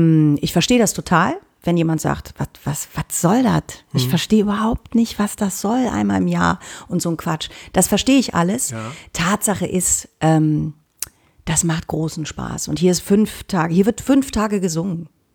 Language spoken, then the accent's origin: German; Cologne, North Rhine-Westphalia, Germany; man wird aber auch wirklich beschimpft als Kölner.